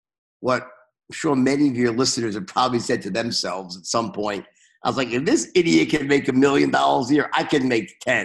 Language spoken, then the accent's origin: English; Bayside, New York, United States; So I'm from Bayside, Queens. Son of two accountants, middle class family, lower middle class, probably, I guess you could say.